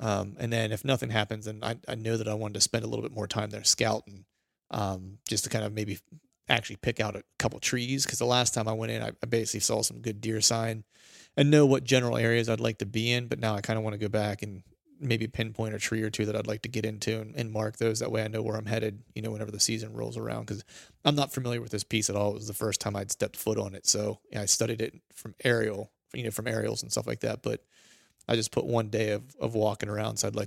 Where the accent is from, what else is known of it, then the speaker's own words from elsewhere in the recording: Pennsylvania, United States; And I grew up in Pennsylvania, so I'm allowed to, too.